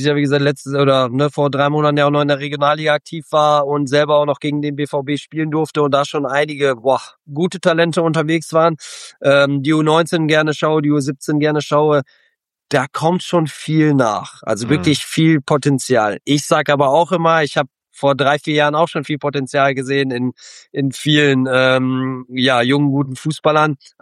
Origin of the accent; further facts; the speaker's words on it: Dortmund, North Rhine-Westphalia, Germany; Also das sag ich auch als Dortmunder